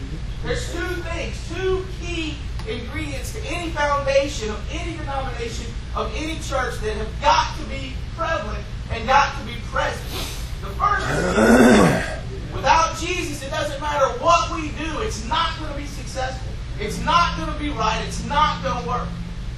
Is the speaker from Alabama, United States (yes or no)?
yes; Alabama, United States; I said I was from Alabama. I'm a huge Alabama fan.